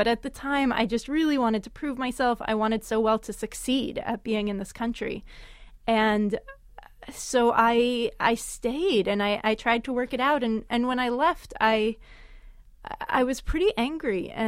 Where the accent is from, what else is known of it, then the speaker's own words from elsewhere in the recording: California, United States; You know, I grew up in California. My family lived there for 20 years